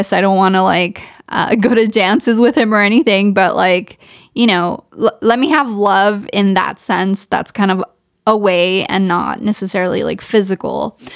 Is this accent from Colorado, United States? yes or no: no; Ontario, California, United States; Sixth grade, we end up moving to Ontario, which is the Inland Empire. For those who don't know, it's kind of a suburb of not LA, but it's like an hour from LA. And that's kind of where I grew up. I grew up in Ontario. And we moved there when I was in sixth grade.